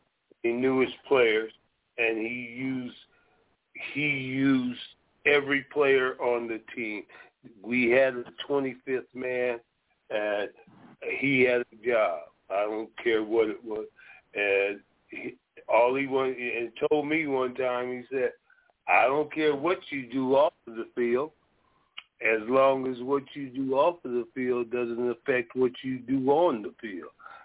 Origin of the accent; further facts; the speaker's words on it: Seattle, Washington, United States; I was born and raised here in Seattle. I came back home in the 90s